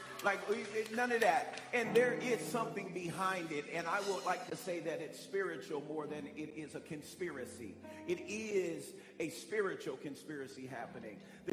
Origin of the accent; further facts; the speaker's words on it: Oakland, California, United States; I would look in the United States, I'm from Oakland, California, and you look in the States